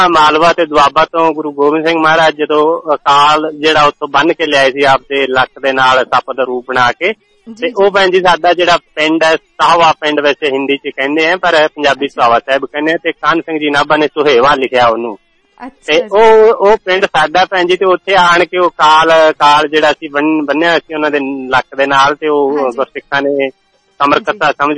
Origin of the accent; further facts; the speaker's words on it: Churu, Rajasthan, India; ਰਾਜਸਥਾਨ ਦੇ ਅਸੀਂ ਚੂਰੂ ਡਿਸਟ੍ਰਿਕਟ ਤੋਂ ਬਿਲੋਂਗ ਕਰਦੇ ਹਾਂ